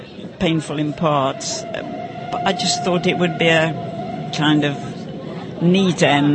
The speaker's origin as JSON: {"language": "English", "region": "Prague", "country": "Czechia", "second_language": "English", "said": "In Prague."}